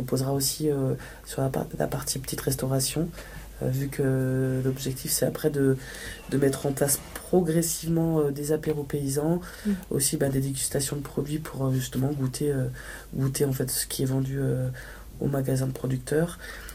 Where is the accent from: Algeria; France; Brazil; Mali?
France; Castillon; je suis de Castillon